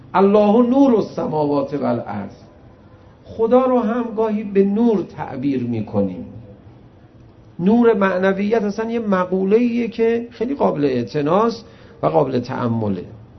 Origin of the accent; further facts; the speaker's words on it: Iran; ما ایرانی هستیم دیگه، احترام بزرگتران رو مثلا حفظ میکنیم.